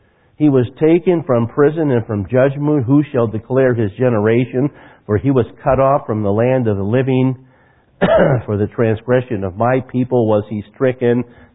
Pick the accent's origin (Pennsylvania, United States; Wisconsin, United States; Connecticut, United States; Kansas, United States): Wisconsin, United States; Genoa City; also born or lived in Illinois; I come from Genoa City, Wisconsin. Any of you ever heard of Genoa City? It's a little bitty town.